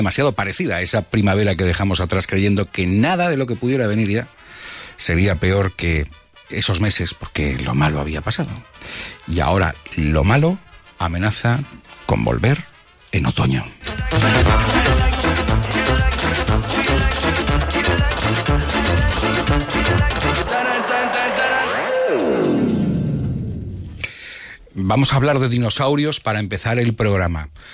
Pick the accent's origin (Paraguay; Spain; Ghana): Spain; somos españoles, nos gusta la calle.